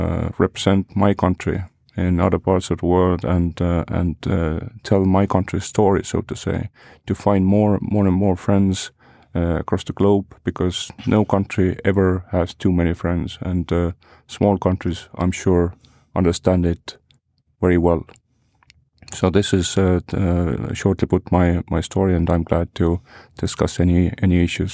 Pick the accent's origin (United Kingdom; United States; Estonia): Estonia; I grew up in Estonia during the 1970s, 1980s, 1990s.